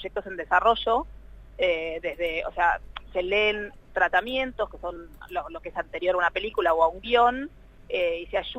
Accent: Neuquén, Argentina; moved away as an adult; Yo viví en Neuquén hasta los 18, así que soy neuquina y mi familia vive en Neuquén, en San Martín de los Andes

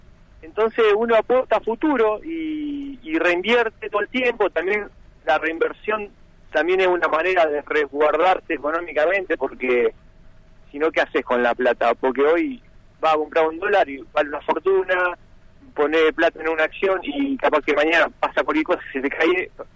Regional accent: General Conesa, Río Negro, Argentina; now in Roca, Argentina; Sí, somos de Conesa y bueno, la vida nos trajo para acá, para el Valle, y bueno, decidimos emprender acá. Yo vivo en Roca

